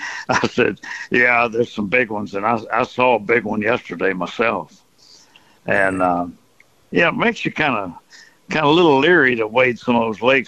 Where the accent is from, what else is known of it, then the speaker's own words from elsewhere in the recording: Port Arthur, Texas, United States; when I was growing up as a kid, growing up in Port Arthur